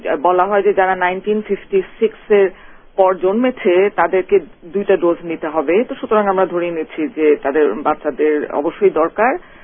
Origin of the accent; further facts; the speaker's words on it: Bangladesh; যদিও আমরা বাংলাদেশি সিটিজেন কিন্তু যেহেতু আমরা দেশে থেকে দূরে আছি